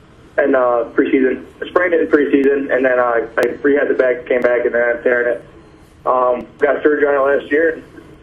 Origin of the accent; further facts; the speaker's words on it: Gouverneur, New York, United States; I'm from Governor, yeah. I'm from way upstate New York, right? Straight in the country.